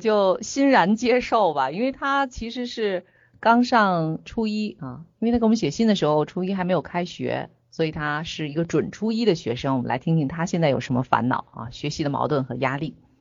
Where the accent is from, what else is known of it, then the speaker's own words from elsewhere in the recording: Beijing, China; 因为我自己虽然从小的时候家是在海淀区